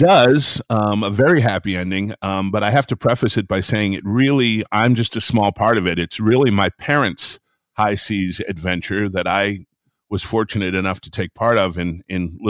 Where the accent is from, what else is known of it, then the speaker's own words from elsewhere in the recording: Traverse City, Michigan, United States; And so growing up in Traverse City, we had multiple sailboats and they sailed all of the Great Lakes.